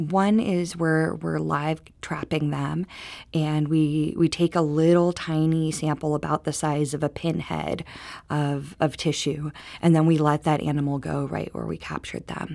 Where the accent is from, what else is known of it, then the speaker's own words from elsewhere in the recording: Oakland, California, United States; now in St. Louis, United States; And I moved to St. Louis not being a St. Louis resident. I grew up in Oakland, California